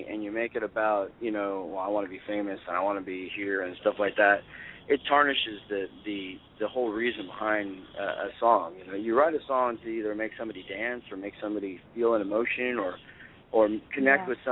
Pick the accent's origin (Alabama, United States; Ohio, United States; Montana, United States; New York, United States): Montana, United States; Missoula; I grew up in Missoula, so Missoula, when it's warm in the summer, I do not want to go when it's cold.